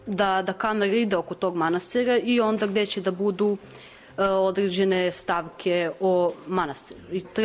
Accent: Pirot, Pirot District, Serbia; Poganovskog manastira koji se nalazi 20 km od Pirota, koji je moj rodni grad

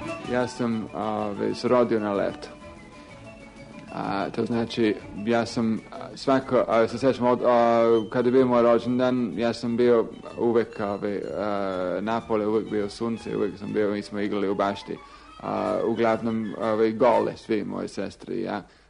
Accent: England, United Kingdom; Serbian is a second language; ja sam Englez, ja sam bio najstari od 4 dece. Rodio sam se 1941. godine za vreme rata.

